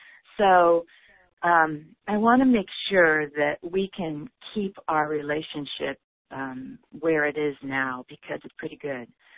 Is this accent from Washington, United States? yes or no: yes; Seattle, Washington, United States; from Seattle, and I did this class last year also.